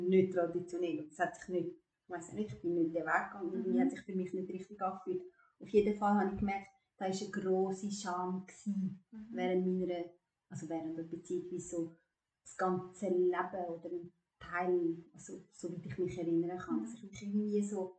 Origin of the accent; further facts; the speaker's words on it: Kosovo; ich glaube, ich habe dir erzählt, ich komme aus Kosovo